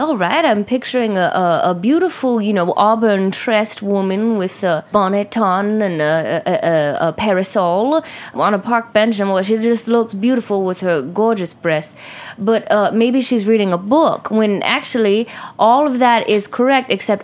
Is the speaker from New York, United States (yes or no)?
yes; Brooklyn, New York, United States; I was brought up right here in Brooklyn.